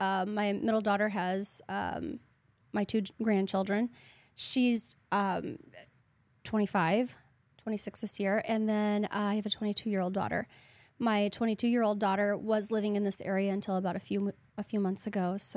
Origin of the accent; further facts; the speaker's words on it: Illinois, United States; also born or lived in Florida; so I'm originally from Madison County, just on the other side of the Mississippi River in Illinois. I moved to Florida and then found myself up near Chicago on the Indiana side